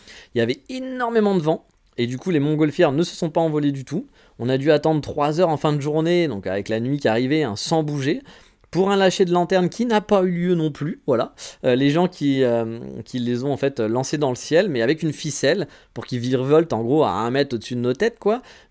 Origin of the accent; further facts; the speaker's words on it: France; je suis français